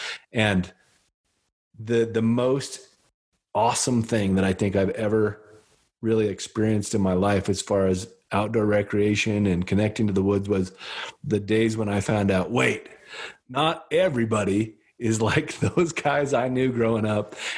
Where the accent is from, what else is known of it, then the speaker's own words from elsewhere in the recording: Wyoming, United States; I grew up in Wyoming, grew up with more of the typecast